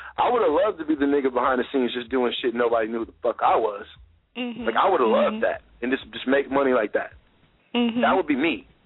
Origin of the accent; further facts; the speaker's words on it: Nashville, Tennessee, United States; So, growing up in Nashville, when I first started doing beats, I used to make beats with somebody, with this other person.